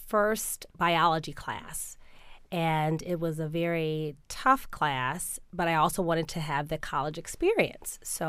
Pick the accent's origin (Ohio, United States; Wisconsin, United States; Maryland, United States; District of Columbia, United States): Maryland, United States; Baltimore; I am from Baltimore, born and raised, and I was a graduate of Delaney High School looking at schools.